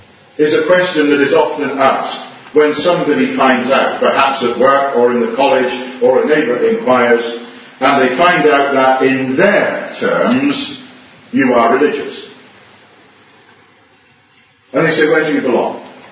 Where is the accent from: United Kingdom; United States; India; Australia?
United Kingdom; Plymouth, South West England; I was brought up amongst the Plymouth Brethren, but that's simply because I was born in Plymouth.